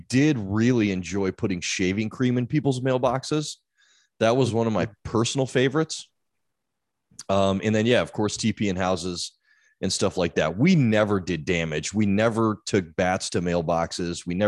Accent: Michigan, United States; I'm from Michigan, not Detroit, but yeah.

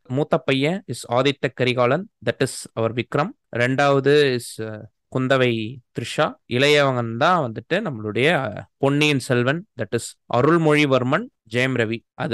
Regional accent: Thanjavur, Tamil Nadu, India; born there; நான் வந்துட்டு தஞ்சாவூரில் பிறந்தேன், அதனால் I am considering my self as a part of chola dynasty.

